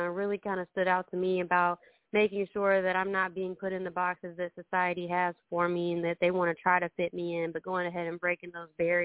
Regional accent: Indianapolis, Indiana, United States; Yeah, so I'm born and raised in Indianapolis.

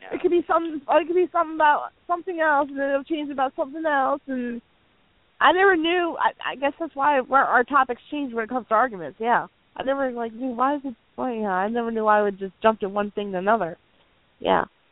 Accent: Essex, Maryland, United States; born there; I was born in Essex, Baltimore, Maryland.

